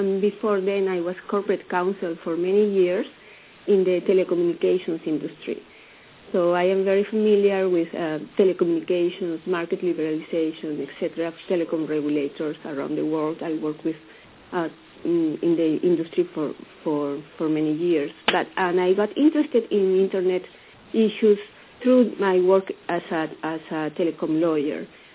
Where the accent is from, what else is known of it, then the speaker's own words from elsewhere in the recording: Lima, Peru; I am from Lima, Peru